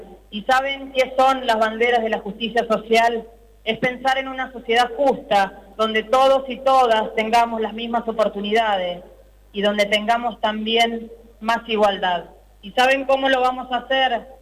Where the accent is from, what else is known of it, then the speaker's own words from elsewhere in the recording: Argentina; algo que nos desgasta como argentinos y como argentinas.